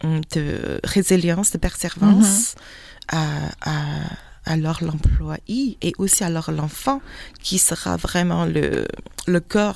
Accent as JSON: {"language": "French", "country": "China", "second_language": "French", "moved": "as an adult", "said": "J'étais enseignante en Chine, à Wuhan. Et dans mes temps libres, je n'avais rien à faire. Je me suis dit, regarde, je vais apprendre la langue parce que pour nous, les Chinois, la langue française, c'est vraiment la langue la plus romantique du monde."}